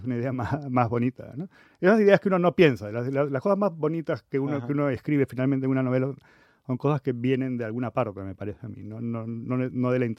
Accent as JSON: {"language": "Spanish", "region": "Callao", "country": "Peru", "said": "por el puerto del Callao, que es de donde soy yo"}